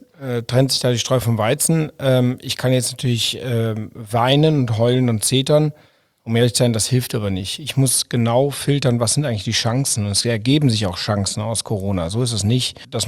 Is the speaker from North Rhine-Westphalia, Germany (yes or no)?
yes; Düsseldorf, North Rhine-Westphalia, Germany; born there; Aus Düsseldorf.